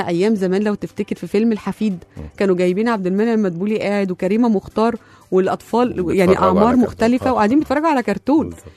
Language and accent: Arabic; Egypt; يعني انا فاكره اخر حاجه ممكن تكون خاصه بينا احنا كشعب كمصريين